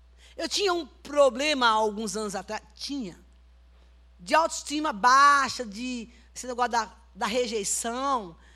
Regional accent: Caldeirão Grande, Bahia, Brazil; born there; now in São Paulo, Brazil; Eu gostava de Caldeirão Grande, foi a cidade que eu nasci, tá, gente? Aí Deus me trouxe lá daquele negocinho pequenininho e me trouxe para cá.

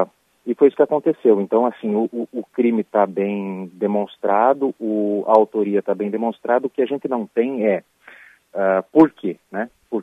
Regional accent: Santa Catarina, Brazil; also born or lived in Rio Grande do Sul; Eu sou gaúcho, mas acabei me criando aqui em Santa Catarina.

